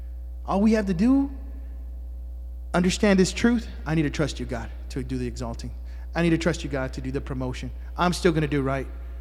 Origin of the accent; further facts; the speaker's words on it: Houston, Texas, United States; I came from Fifth Ward, and if you know anything about Fifth Ward in the 1980s and 90s, crack babies, amen?